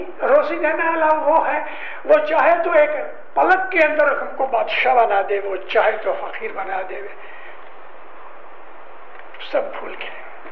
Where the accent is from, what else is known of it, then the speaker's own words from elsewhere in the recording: Amritsar, Punjab, India; میں خود پنجابی ہوں، امرتسر کا.